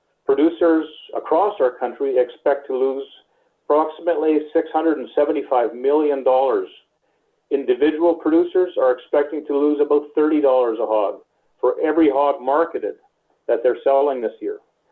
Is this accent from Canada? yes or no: yes; Manitoba, Canada; I'm a producer from Manitoba